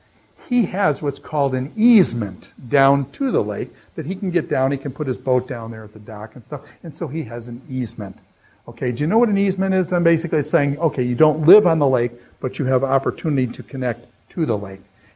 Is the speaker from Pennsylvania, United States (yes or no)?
no; Winona Lake, Indiana, United States; And I would say, I'm from Warsaw, Indiana. Well, why would I say Warsaw? Because I'm not really from there. I'm really from Winona Lake.